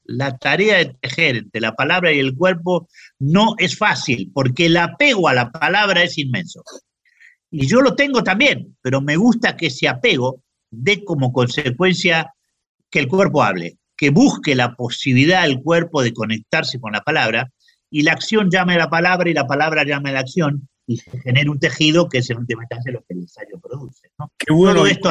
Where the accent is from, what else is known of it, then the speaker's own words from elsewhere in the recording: Argentina; now in Spain; Yo soy un poco argentina y un poco España, ¿no? Ya soy de los dos lados, esto es inevitable. Después de 45 años